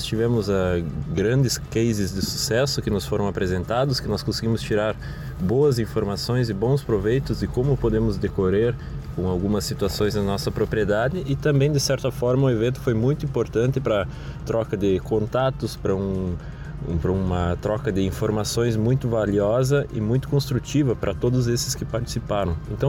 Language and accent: Portuguese; Cunhaporã, Santa Catarina, Brazil; sou de Cunhaporã, nós trabalhamos com bovinocultura de leite também.